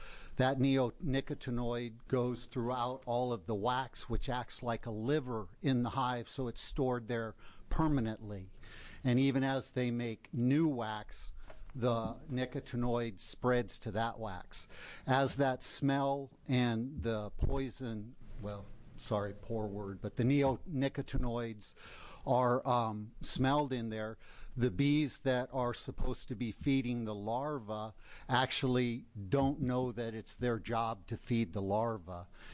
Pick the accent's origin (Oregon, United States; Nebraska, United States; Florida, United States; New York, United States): Oregon, United States; Gold Hill; I'm a professional beekeeper. I'm from Gold Hill, Oregon, which is in Jackson County.